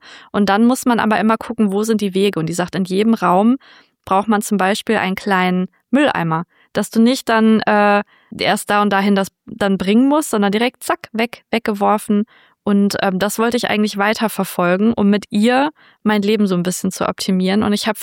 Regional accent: North Rhine-Westphalia, Germany; ich komme schon aus dem Ruhrgebiet.

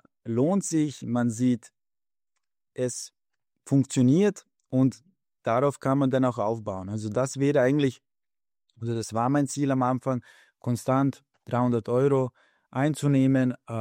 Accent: Lower Austria, Austria; Ich bin aus Österreich, Wien Umgebung

